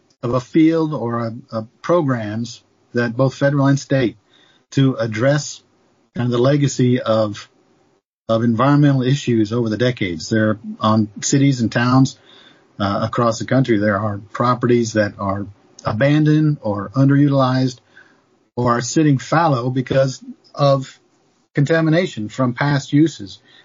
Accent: Kansas, United States; moved away as an adult; I grew up in Kansas, so I've seen it before, but I've been here 40 years, so it's different

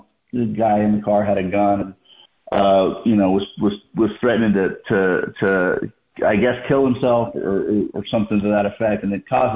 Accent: Alabama, United States; I was from Baldwin County, but Mobile was the closest city

